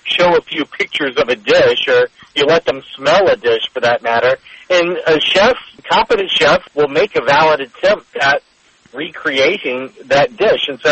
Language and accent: English; Lacombe, Louisiana, United States; down the road from where I grew up in the Bayou Lacombe area of the North Shore.